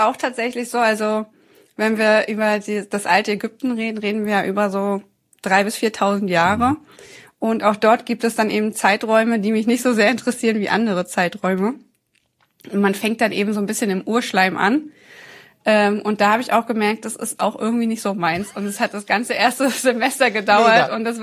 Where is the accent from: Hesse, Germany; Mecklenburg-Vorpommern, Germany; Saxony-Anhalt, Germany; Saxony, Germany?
Mecklenburg-Vorpommern, Germany; Schwerin; Aus Schwerin. Ich komme aus Schwerin, Mecklenburg-Vorpommern.